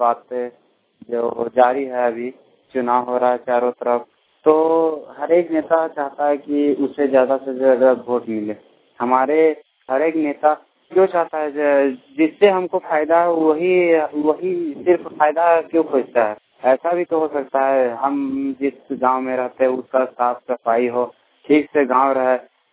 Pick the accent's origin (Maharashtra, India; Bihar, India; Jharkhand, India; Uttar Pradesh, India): Jharkhand, India; Parvi; मैं स्थान पारवी का रहने वाला हूँ और जिला बोकारो से।